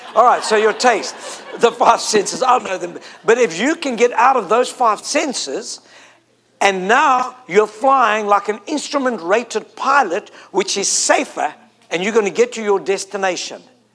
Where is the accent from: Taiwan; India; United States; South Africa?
South Africa; I'm from South Africa